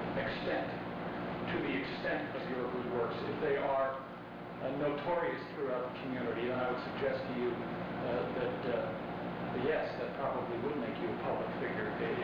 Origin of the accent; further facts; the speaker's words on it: Lorain, Ohio, United States; and I'm from Lorain.